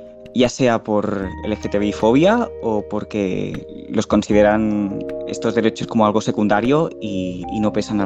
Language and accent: Spanish; Barcelona, Catalonia, Spain; de Barcelona.